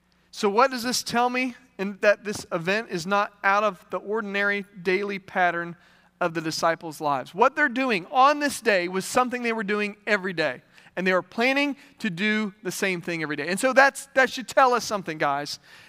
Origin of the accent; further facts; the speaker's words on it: West Virginia, United States; I'm from West Virginia. It's a little further north.